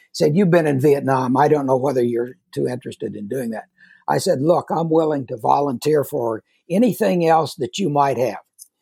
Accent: Kansas, United States; I grew up in Kansas, so I thought I knew what hot was.

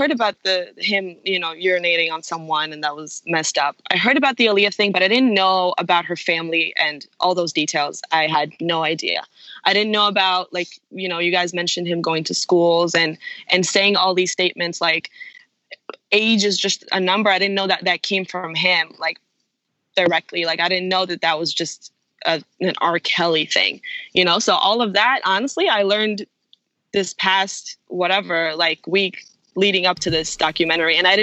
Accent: Israel; I didn't know a lot of the stuff growing up in Israel.

